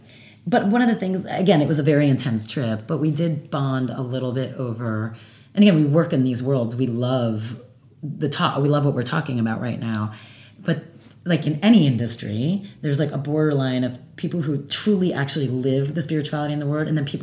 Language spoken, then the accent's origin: English; New Jersey, United States; look, I'm from Jersey. Like, I curse a lot. I say it like it is.